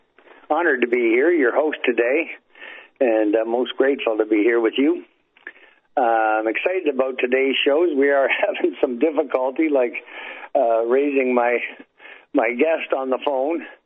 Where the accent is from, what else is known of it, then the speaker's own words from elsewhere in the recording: Canada; It's quite something for as a Canadian.